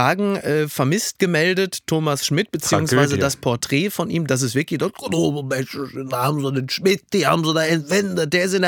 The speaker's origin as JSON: {"language": "German", "town": "Castrop-Rauxel", "region": "North Rhine-Westphalia", "country": "Germany", "said": "in Castrop-Rauxel, wo ich herkomme"}